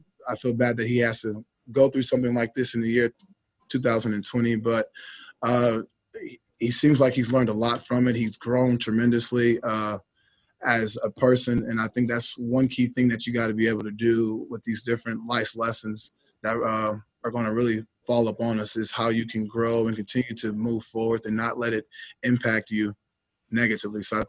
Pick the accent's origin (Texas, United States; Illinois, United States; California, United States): Texas, United States; Houston; growing up in Houston, we used to hear stories about certain guys who went to certain small towns in Houston